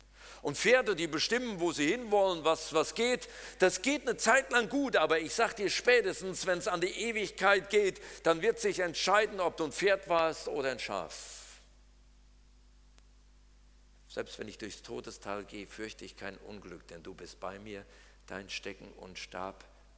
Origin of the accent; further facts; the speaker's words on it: North Rhine-Westphalia, Germany; Ich denke mal, manchmal bin ich so eine Hippe, so eine Ziege. Bei uns im Siegerland heißen die Hippe.